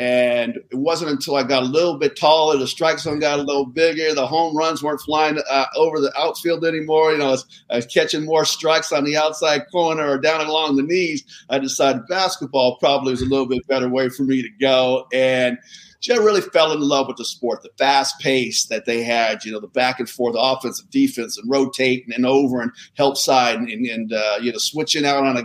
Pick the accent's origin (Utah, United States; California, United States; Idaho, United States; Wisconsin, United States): California, United States; I grew up in Southern California.